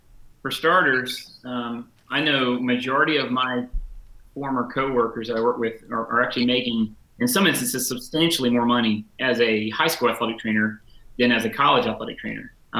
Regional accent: Edenton, North Carolina, United States; So I'm an Eastern North Carolina guy. I'm from Edenton, North Carolina, which is Northeastern North Carolina.

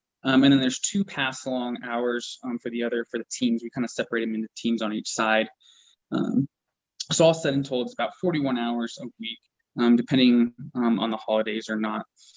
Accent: Littleton, Colorado, United States; Littleton, Colorado.

